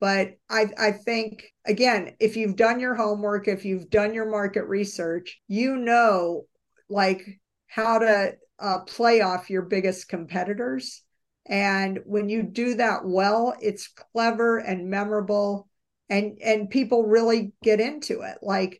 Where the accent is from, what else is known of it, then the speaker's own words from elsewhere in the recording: New Orleans, Louisiana, United States; So I grew up in New Orleans, and years ago the Super Bowl was in the Superdome in New Orleans.